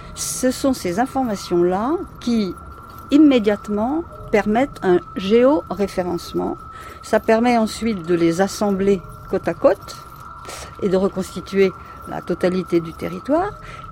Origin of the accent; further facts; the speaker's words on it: South-West France, France; moi je suis du Sud-Ouest